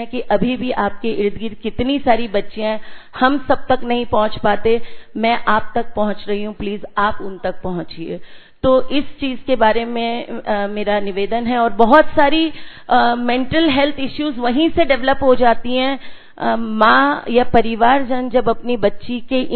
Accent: Vadodara, Gujarat, India; मैं वडोदरा से आई हूँ और बिहेवियरल काउंसलिंग में डील करती हूँ, बच्चों के साथ काम करती हूँ।

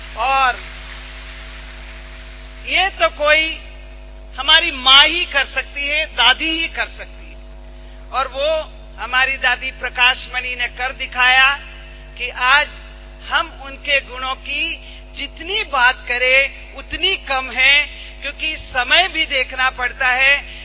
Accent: Sirohi, Rajasthan, India; मैं सिरोही की रहने वाली हूँ

